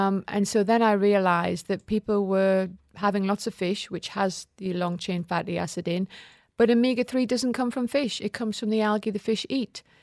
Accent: North East England, United Kingdom; this is 25 years ago and I'm a Geordie.

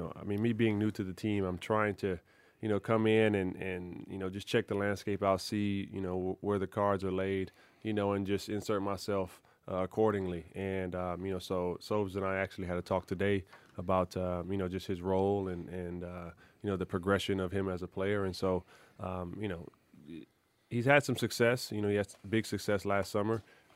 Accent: Los Angeles, California, United States; I'm from Los Angeles, so I'm used to bad traffic.

